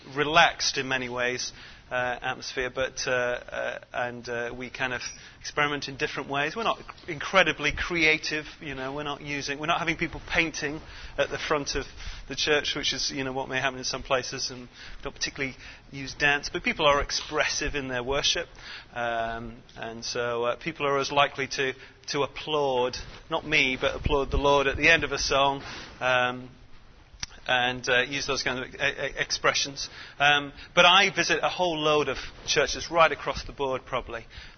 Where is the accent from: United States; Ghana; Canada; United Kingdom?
United Kingdom; Brighton, South East England; I'm from Brighton on the south coast of England